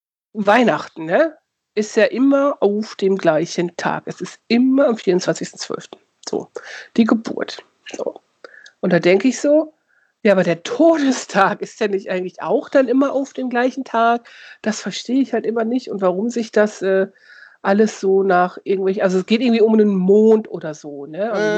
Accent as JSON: {"language": "German", "region": "Lower Saxony", "country": "Germany", "said": "Ich komme ja aus der Nähe von Osnabrück, ne?"}